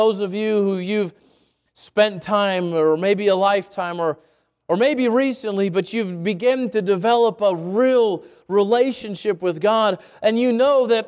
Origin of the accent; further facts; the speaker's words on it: New Mexico, United States; I would call it a lake because I'm from New Mexico.